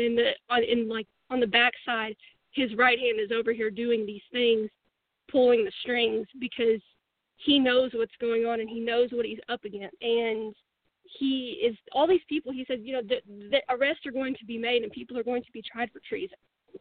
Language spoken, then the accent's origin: English; Texas, United States; Oh, yeah, I'm from Texas.